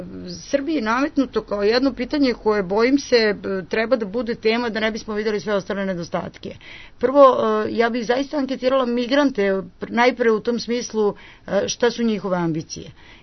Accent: Peć, Kosovo; now in Belgrade, Serbia; Ja dolazim iz Peći, inače, 99. me je dovela u Beograd.

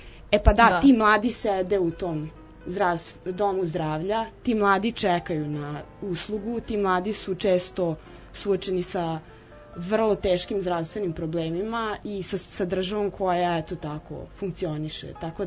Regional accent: Serbia; osuđen si na takav zdravstveni sistem kakav je kod nas u Srbiji, i to je to.

